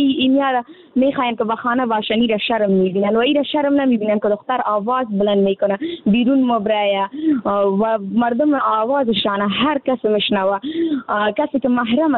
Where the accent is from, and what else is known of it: Afghanistan